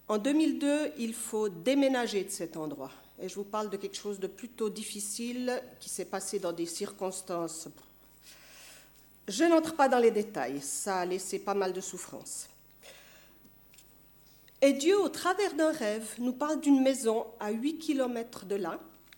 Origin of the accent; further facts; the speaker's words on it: Aisin, Switzerland; Donc j'ai grandi à Aisin